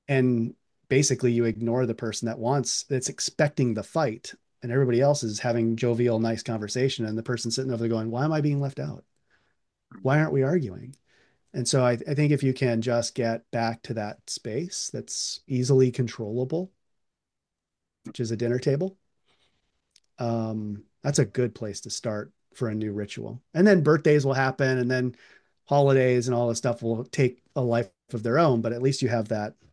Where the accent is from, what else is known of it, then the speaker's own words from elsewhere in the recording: the Dakotas, United States; I come from the Dakotas where when we talk about culture, drinking is just